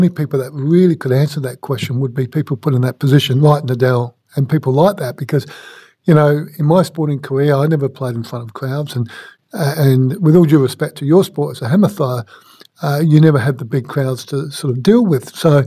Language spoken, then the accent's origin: English; Australia; But inside of me, being an Aussie, I kind of got a little bit excited about it